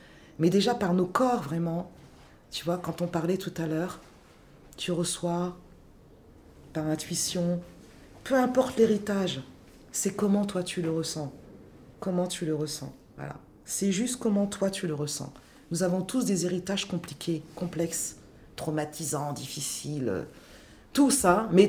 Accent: Gabon; Moi, je sais que je suis du Gabon. Au Gabon, ce sont des terres anciennes.

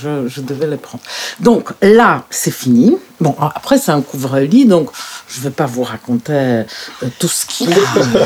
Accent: Poland; now in France; j'ai gardé très peu de je suis arrivée en France avec deux valises et en fait ma mère quand elle a compris que je n'allais pas revenir en Pologne

